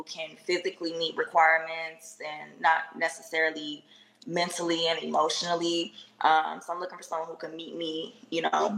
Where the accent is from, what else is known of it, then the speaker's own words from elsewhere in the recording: Los Angeles, California, United States; now in Texas, United States; I'm from Los Angeles. I live in Texas. I'm 27.